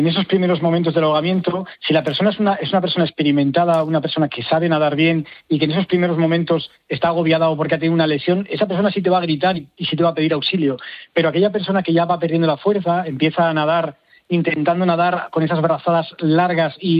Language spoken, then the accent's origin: Spanish; Cantabria, Spain; accent: Cantabrian; now in Murcia, Spain; En Murcia, pero soy cántabro